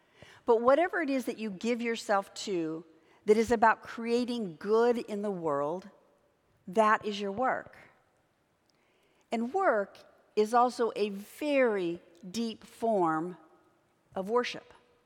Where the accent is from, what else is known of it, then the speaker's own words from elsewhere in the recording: California, United States; also born or lived in Midwest; I am from Southern California, and the 9 winters that we lived out here in the Midwest were traumatic for me.